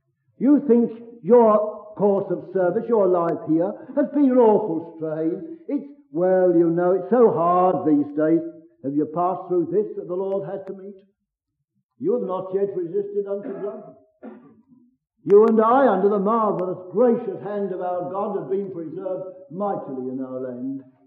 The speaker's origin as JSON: {"language": "English", "region": "London", "country": "United Kingdom", "said": "I'm a Londoner, and I hardly know anybody here."}